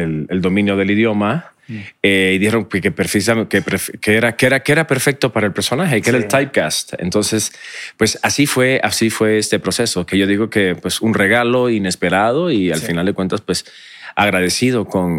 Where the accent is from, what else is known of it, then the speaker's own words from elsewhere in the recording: Puerto Rico; moved away as an adult; yo soy nacido y criado en Puerto Rico. Yo salí de Puerto Rico cuando tenía 27 años